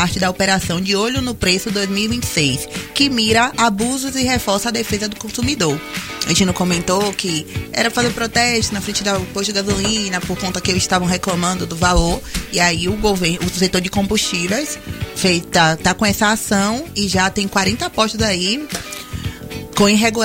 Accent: Brazil; Claro, eu sou brasileiro, não desisto nunca.

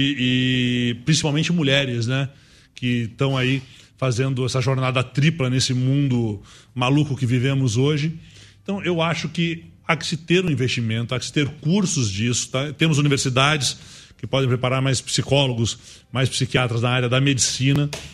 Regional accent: Curitiba, Paraná, Brazil; que eu sou curitibano, né?

